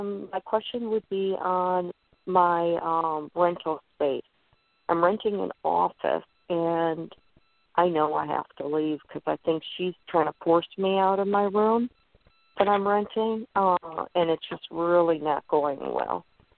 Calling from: Florida, United States

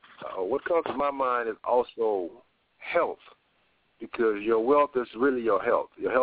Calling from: Miami, Florida, United States; I'm calling from Miami, Florida.

